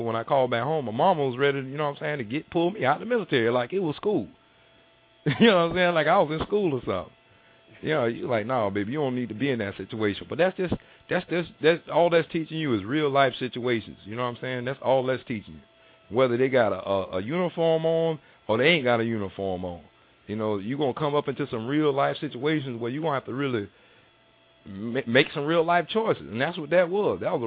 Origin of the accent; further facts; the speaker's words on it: Southern United States, United States; I said, man, I'm from the South, brother. I'm from the South.